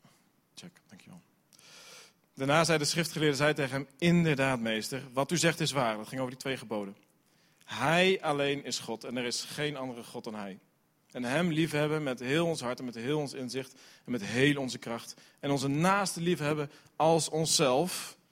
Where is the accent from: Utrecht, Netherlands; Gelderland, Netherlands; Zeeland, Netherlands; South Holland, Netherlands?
Zeeland, Netherlands; Middelburg; born there; Ik ben een Zeeuw. Middelburg geboren.